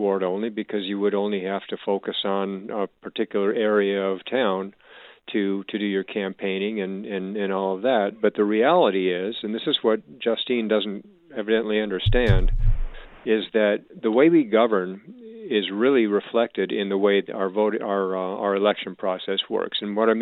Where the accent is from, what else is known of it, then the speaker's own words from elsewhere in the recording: Michigan, United States; I can relate. We grew up in Michigan, same thing.